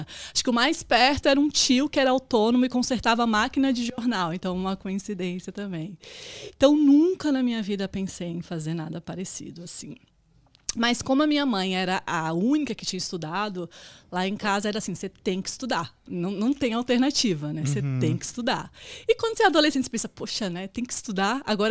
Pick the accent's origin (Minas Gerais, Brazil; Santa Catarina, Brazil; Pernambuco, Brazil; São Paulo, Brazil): Santa Catarina, Brazil; Florianópolis; Eu sou de Florianópolis, sou manezinha da ilha.